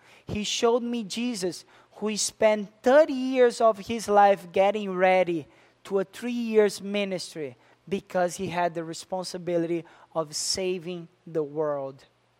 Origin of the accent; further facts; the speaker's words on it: Brazil; moved away; And I came from Brazil. I am an immigrant. I am the second batch of immigrants, if I could call that.